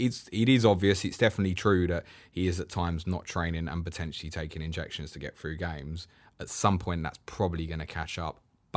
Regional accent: United Kingdom; Nah, we're British. It's not masculine.

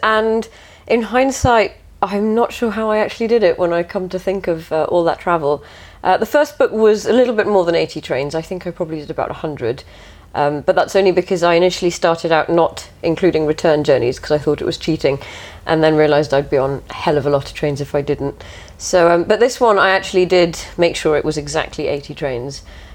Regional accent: India; How on earth is an Indian girl travelling on these trains by herself?

